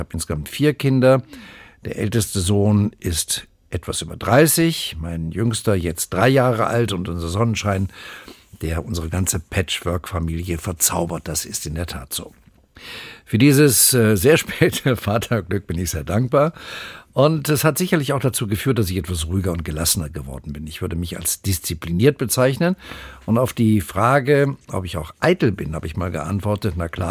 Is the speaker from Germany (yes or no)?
yes; Büderich, North Rhine-Westphalia, Germany; born there; also born or lived in Langeoog; in Nordrhein-Westfalen, in Büderich. Das ist bei Düsseldorf und falsch, denn es gibt zwei. Ich bin geboren in Büderich bei Wesel.